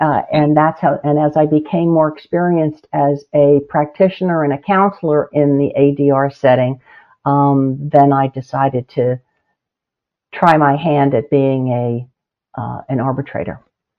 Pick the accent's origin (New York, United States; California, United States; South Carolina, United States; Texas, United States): New York, United States; Well, I grew up on Long Island, went to school in upstate New York, went to law school in New York City, and started my legal career in New York.